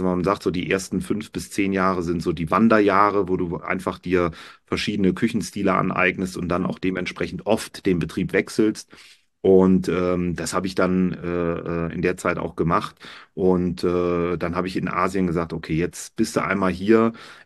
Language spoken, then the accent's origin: German; Cologne, North Rhine-Westphalia, Germany; born there; Ich bin ein gebürtiger Kölner, wollte immer in die Heimat zurück